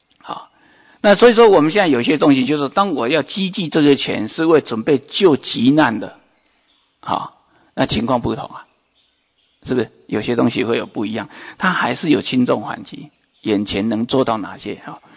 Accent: Taiwan; 我们台湾人很穷，有穷人，那台湾的穷人都还没渡完

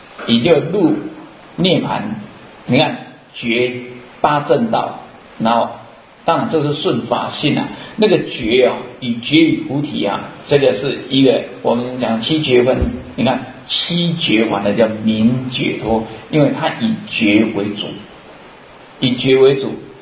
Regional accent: Taiwan; 我现在我是一个出家人，那我也是台湾人啊，

